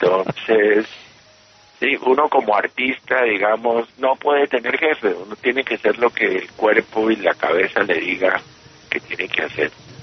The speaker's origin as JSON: {"language": "Spanish", "country": "Colombia", "tie": "born there", "said": "no conozco el país donde yo nací. Entonces ahí me regresé a Colombia y empecé a conocer Colombia."}